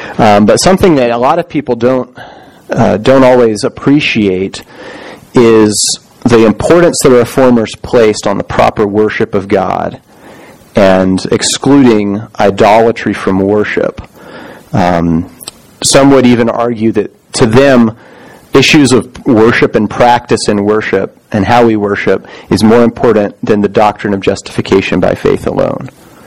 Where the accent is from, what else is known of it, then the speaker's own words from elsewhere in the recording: the South, United States; I grew up in the South, and so Catholicism, like, there was a church there, but I don't think it was as prevalent as it might be here.